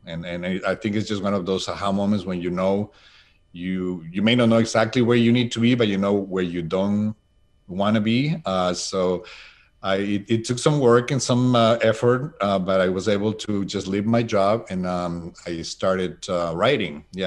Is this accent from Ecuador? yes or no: yes; Ecuador; moved away as an adult; now in United States; I'm originally from Ecuador. I was born and raised in Ecuador, and I came to the U.S. to study business management.